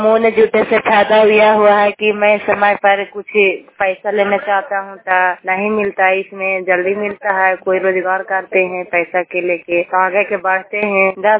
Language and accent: Hindi; Hilsa, Bihar, India; ग्राम पूना का निवासी हूँ, प्रचलित प्रखंड हिलसा जिला नालंदा।